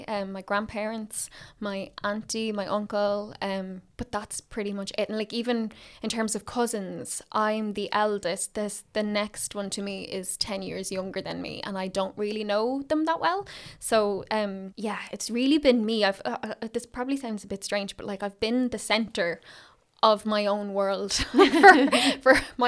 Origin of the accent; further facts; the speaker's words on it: Drogheda, Leinster, Ireland; I grew up in County Louth in Drogheda. I'm 27.